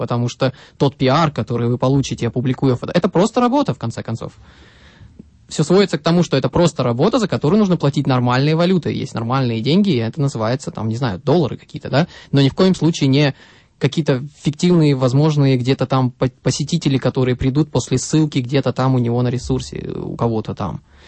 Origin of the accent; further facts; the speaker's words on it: Zeya, Amur Oblast, Russia; also born or lived in Ufa; now in Novosibirsk, Russia; Родился я под Уфой где-то, да, потом учился в детском саду и учился в садике в обычной школе на Дальнем Востоке, потом приехал в Новосибирск.